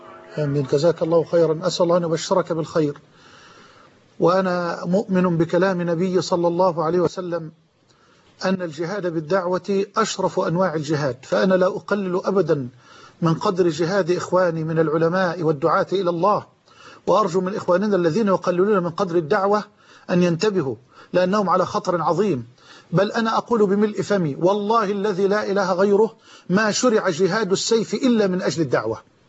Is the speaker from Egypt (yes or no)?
yes; Egypt; وأسأل الله سبحانه وتعالى أن يجعل بلدنا مصر أمنا أمانا